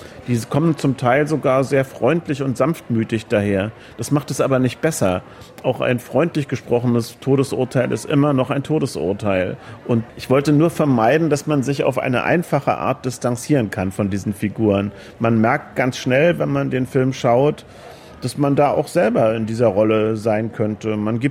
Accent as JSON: {"language": "German", "region": "East Germany", "country": "Germany", "tie": "born or raised there", "said": "ich bin im Osten groß geworden"}